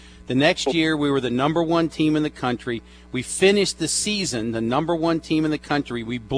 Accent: Michigan, United States; I was a kid growing up in Michigan.

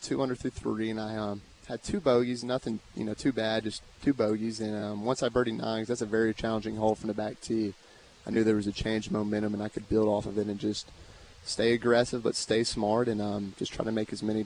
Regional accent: Little Rock, Arkansas, United States; Yeah, it was fun having, you know, a lot of people from my hometown here just being, from Little Rock.

